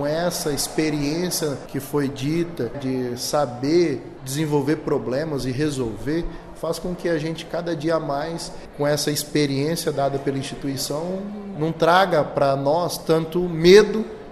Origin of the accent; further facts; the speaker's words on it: Ilha Solteira, São Paulo, Brazil; Sou nascido e criado em Ilha Solteira e tive a honra de estudar.